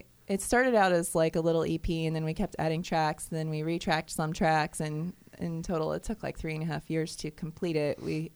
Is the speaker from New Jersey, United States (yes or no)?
no; Florida, United States; That's a species of cicada that I listened to a lot growing up in Florida.